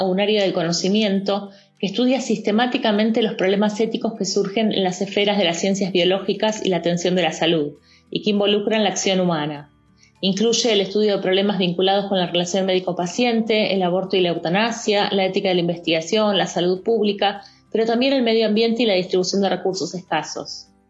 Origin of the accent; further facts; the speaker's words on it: Argentina; tengo 41 años, soy argentina y vivo en Buenos Aires.